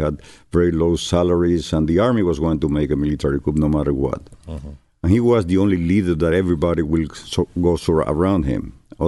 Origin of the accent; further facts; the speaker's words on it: Sancti Spíritus, Cuba; also born or lived in Havana; My father had a store in my hometown, Santi Espiritus, that he ran there.